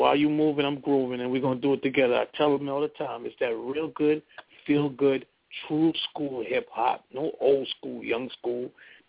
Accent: Queens, New York, United States; now in North Carolina, United States; because I'm from Southside Jamaica, Queens. I reside in North Carolina right now, but I'm do or die South Side.

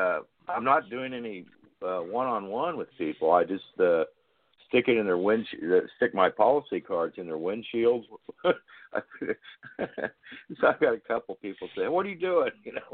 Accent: LeRoy, Kansas, United States; Well, yeah, I was thinking back to my days in Leroy, Kansas, my hometown.

